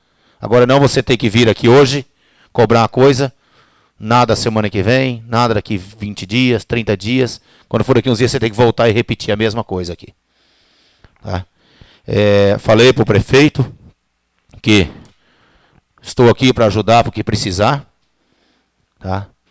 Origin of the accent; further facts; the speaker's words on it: Itaúna do Sul, Paraná, Brazil; Eu sou nascido na Itaúna, criado aqui. Meus filhos nasceram tudo aqui. Tá? E eu não tenho intenção nunca de sair de Itaúna. Que isso aqui é o meu lugar, é Itaúna do Sul.